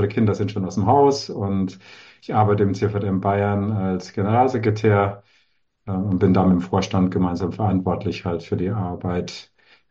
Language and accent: German; Boyarka, Kyiv Oblast, Ukraine; German is a second language; Ich komme aus der Ukraine, aus der kleinen Stadt neben der Hauptstadt. Meine Stadt heißt Boerka, und ich bin jetzt auch zu Hause in der Ukraine